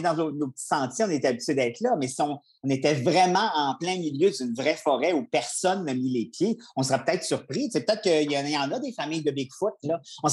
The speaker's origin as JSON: {"language": "French", "region": "Quebec", "country": "Canada", "said": "moi, je viens de Charlevoix."}